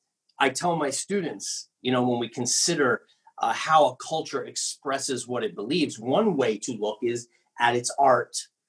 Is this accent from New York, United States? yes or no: yes; New York City, New York, United States; I'm a New Yorker, so I love the New York skyline, although it's changing. It's not the skyline of my youth.